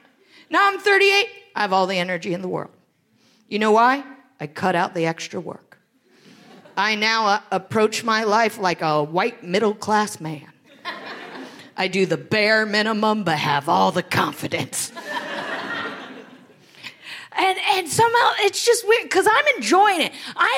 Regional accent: Greenville, Ohio, United States; now in New York City, United States; because I was told growing up in Greenville, Ohio, in order to get into a very good university

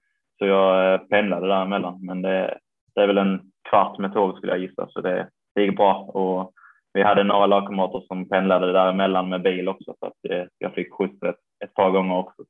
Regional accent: Kristianstad, Skåne, Sweden; now in Helsingborg, Sweden; Jag flyttade till Helsingborg samtidigt som jag flyttade från Kristianstad hit och började på gymnasiet.

